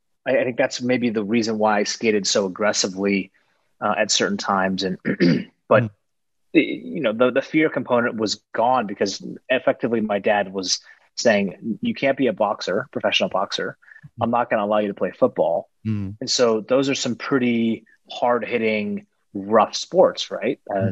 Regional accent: Seattle, Washington, United States; I grew up in the Seattle region.

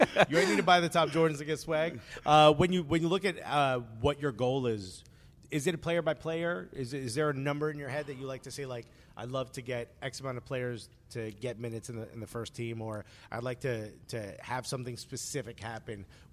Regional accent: Newark, New Jersey, United States; Also from Jersey. I'm born and raised in Newark.

